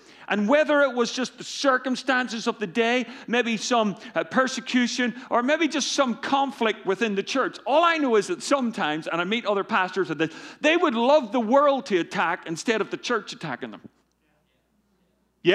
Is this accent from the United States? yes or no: no; Ireland; As you know, I'm from Ireland.